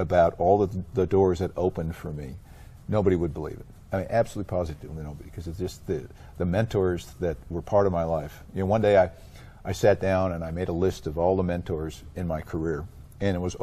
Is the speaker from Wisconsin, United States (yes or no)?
yes; Greendale, Wisconsin, United States; I grew up in Greendale, Wisconsin, which is a suburb of Milwaukee, yeah. So I grew up at the same dirt racetrack that Alan Kulwicki drove in, Milwaukee Mile, you know.